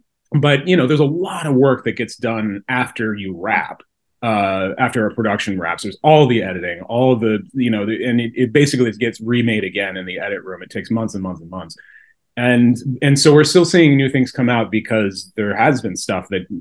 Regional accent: Moscow, Idaho, United States; moved away as an adult; also born or lived in Sun Valley; I didn't grow up in Sun Valley, I grew up in Moscow, but it's mm-hmm. like the smell or the air or something

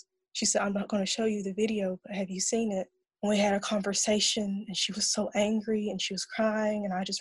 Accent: Red Fox, Kentucky, United States; I'm 22. I'm from Red Fox, Kentucky, southeastern part of Kentucky.

